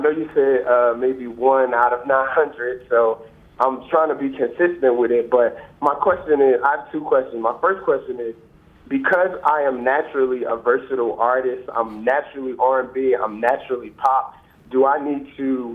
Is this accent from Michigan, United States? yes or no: no; Philadelphia, Pennsylvania, United States; I'm from Philly.